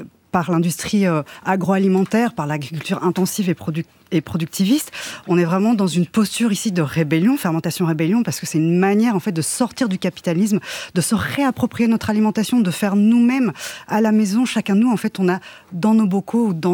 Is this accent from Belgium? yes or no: yes; Belgium; Donc moi, en tant que Belge, il y a un côté très nostalgique